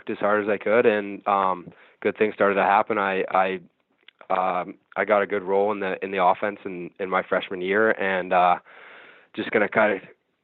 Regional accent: Oakville, Ontario, Canada; Growing up in Oakville, we play minor lacrosse every year.

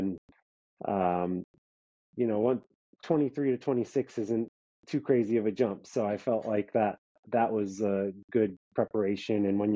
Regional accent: Wisconsin, United States; Yeah, my parents, I grew up in Wisconsin, so my parents are still in Wisconsin.

